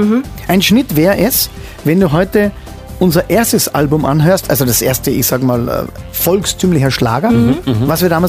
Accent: Carinthia, Austria; wir kommen aus der Knock Alm Gegend, Knock Gebiet, Knock Alm Straße, wunderschönes Gebiet bei uns in Kärnten.

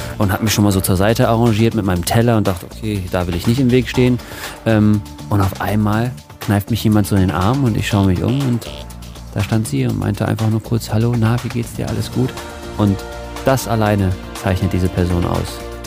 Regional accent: Berlin, Germany; In Schöneberg, da wo ich aufgewachsen bin, in der Akazienstraße

